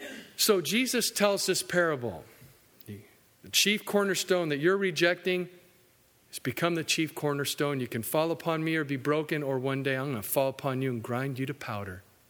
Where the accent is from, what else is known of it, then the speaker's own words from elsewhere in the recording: United States; And I'm an American. And I live in the South.